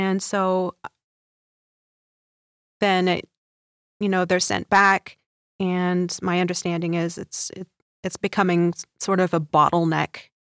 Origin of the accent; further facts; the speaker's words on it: Pennsylvania, United States; now in Michigan, United States; Originally, yeah. But I live in Michigan now.